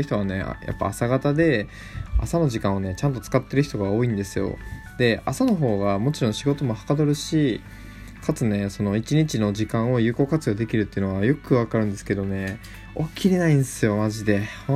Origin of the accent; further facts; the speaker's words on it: Kochi, Japan; now in Chiba, Japan; 僕のね地元は四国のね高知県です。皆さんわかりますか、高知県。今関東に僕住んで、まあ、千葉に住んでるんですけど